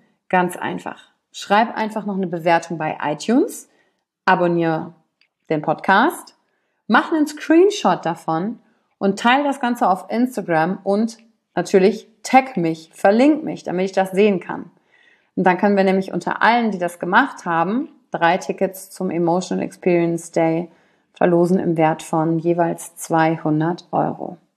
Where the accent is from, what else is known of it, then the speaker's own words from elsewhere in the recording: Wülfrath, North Rhine-Westphalia, Germany; aufgewachsen bin ich in Wülfrath. Das hast du vielleicht schon gehört. Bin am 16. März 1981 geboren und als Einzelkind groß geworden.